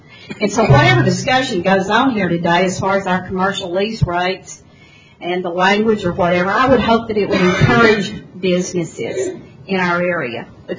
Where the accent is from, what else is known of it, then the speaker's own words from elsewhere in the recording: United States; I grew up on Caddo Slough, and I remember a family that had children that we played with regularly got on hard times and didn't pay their lease.